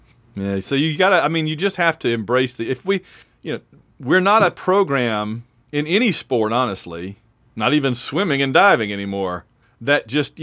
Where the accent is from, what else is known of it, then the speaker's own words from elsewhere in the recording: Alabama, United States; it's a Chillicothe thing for some reason, I guess, that we sing back home in Indiana, even though we're from Alabama.